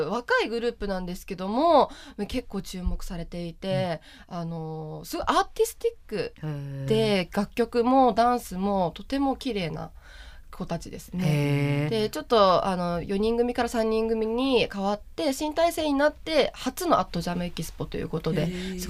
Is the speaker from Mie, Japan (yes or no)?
yes; Mie, Japan; で、はい、で三重出身なので、結構ちょっと関西弁のノリでトークしています。